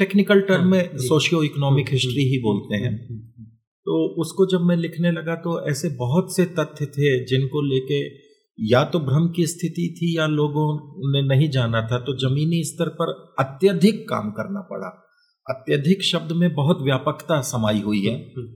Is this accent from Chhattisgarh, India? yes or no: yes; Baikunthpur, Chhattisgarh, India; मैं पला बढ़ा बैकुंठपुर में, कोरिया जिले का जो मुख्यालय है छत्तीसगढ़ के